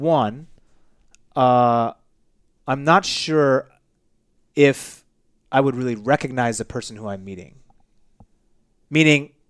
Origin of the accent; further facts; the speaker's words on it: Seattle, Washington, United States; So I grew up in Seattle, single parent household. My father came to the United States straight from Japan, no money.